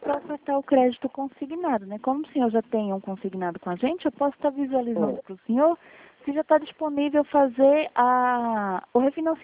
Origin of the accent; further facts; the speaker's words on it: Recife, Pernambuco, Brazil; now in São José dos Campos, Brazil; Eu fico aqui em São José dos Campos, mas eu sou de Recife.